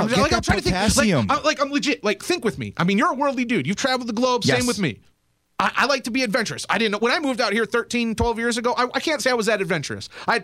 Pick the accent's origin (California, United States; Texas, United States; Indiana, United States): Indiana, United States; I was raised in Indiana, and I've had that. I'm from Indiana, Tommy Dreamer, and I have had all this fruit.